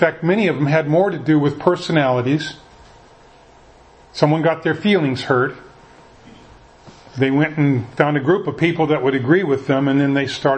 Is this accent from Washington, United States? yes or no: yes; Tacoma, Washington, United States; I was raised in the Tacoma area, so you know, you look at all the different churches there